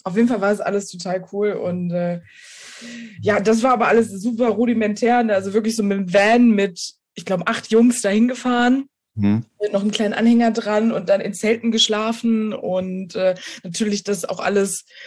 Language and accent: German; North Rhine-Westphalia, Germany; born there; now in Berlin, Germany; Ich komme gebürtig aus Nordrhein-Westfalen, lebe aber jetzt mittlerweile schon fast 9 Jahre in Berlin, da ich hier studiert habe.